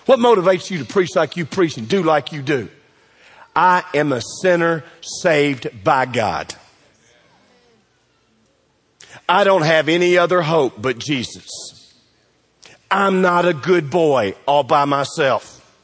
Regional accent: United States; I mean, we grew up in America.

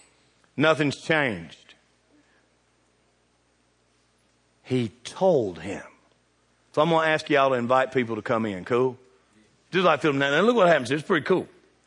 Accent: Bowling Green, Kentucky, United States; Where are you from? Bowling Green, Kentucky. I say it like I mean it too, Kentucky.

